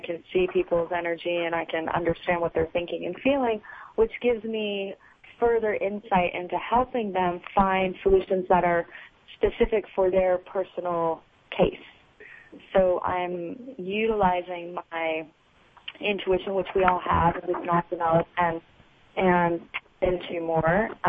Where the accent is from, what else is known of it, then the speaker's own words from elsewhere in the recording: Arizona, United States; I grew up in Arizona, and I have my Bachelor of Arts degree in psychology